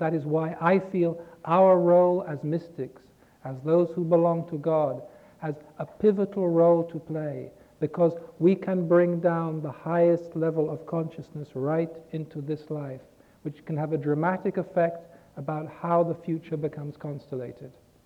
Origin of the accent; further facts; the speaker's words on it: England, United Kingdom; I know, because I come from England, which is a kind of maybe and it's not worth it anyway culture.